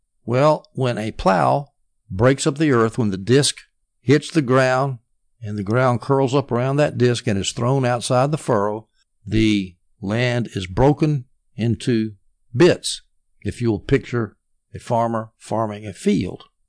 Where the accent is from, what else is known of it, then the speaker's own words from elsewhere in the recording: the South, United States; I'm from the South, and we're very polite down here